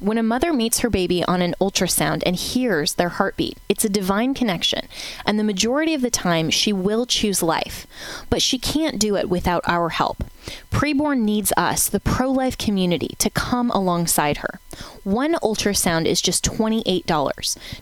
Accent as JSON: {"language": "English", "region": "Florida", "country": "United States", "tie": "born or raised there", "said": "For example, in my home state of Florida, and in nine other states, abortion is on the ballot"}